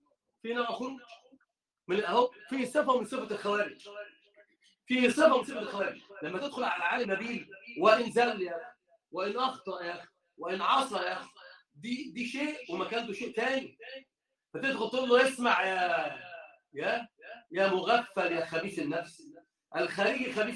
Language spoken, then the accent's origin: Arabic; Egypt; هو طبعا عندنا في مصر يقول زيادة الخير